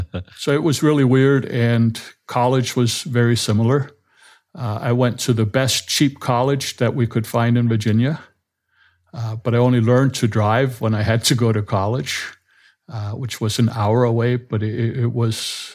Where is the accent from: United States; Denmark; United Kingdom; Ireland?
Denmark; Copenhagen, Capital Region; English is a second language; I grew up entirely in Denmark.